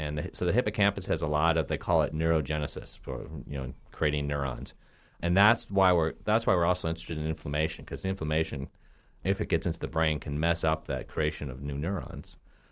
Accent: Minnesota, United States; I'm from Minnesota originally, so there it probably would have been a hockey study.

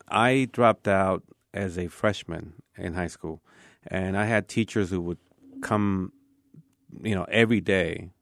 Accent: Mexico; moved away; I mean, I'm the oldest of nine. We came from Mexico with the hope.

